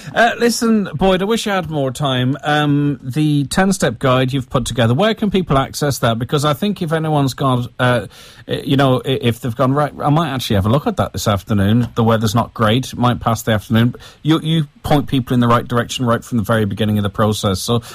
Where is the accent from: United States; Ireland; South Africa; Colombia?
Ireland; when you're away, it's like, I'm Irish and I need to prove it, and this is why.